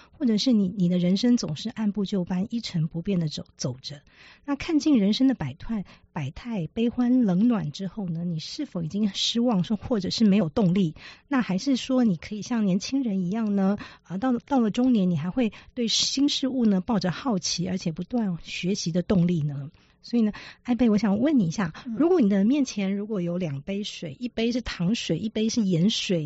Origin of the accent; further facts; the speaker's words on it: Yilan County, Taiwan; 是，我是宜兰人。